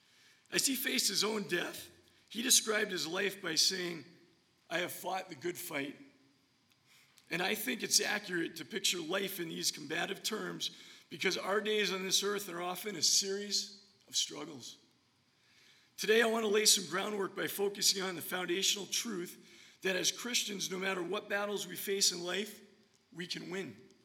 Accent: New Hampshire, United States; I can count on less than one hand how many people I've met from my home state of New Hampshire.

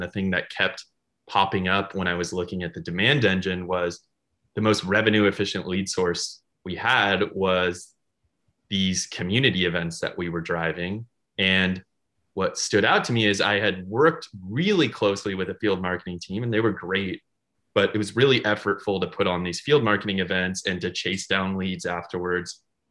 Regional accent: San Francisco, California, United States; And I actually only did it because I grew up in San Francisco. And when I came home, I needed to make money.

